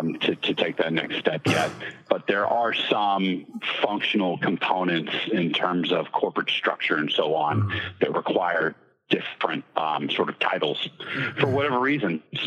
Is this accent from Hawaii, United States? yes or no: no; Fort Worth, Texas, United States; No, I grew up in Fort Worth, Texas.